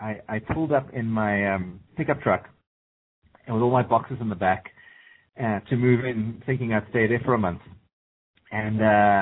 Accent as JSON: {"language": "English", "country": "South Africa", "tie": "born or raised there", "said": "I'm originally born and bred in South Africa."}